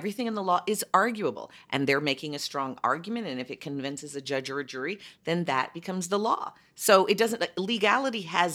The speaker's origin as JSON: {"language": "English", "town": "Chicago", "region": "Illinois", "country": "United States", "tie": "born or raised there", "said": "That's my hometown, Chicago, well, the Daley Machine."}